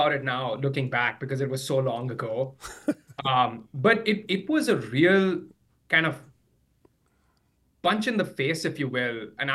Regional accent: India; I grew up in India

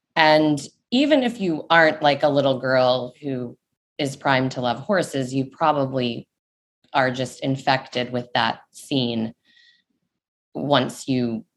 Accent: Dallas, Texas, United States; I grew up in Dallas, went to UT Austin

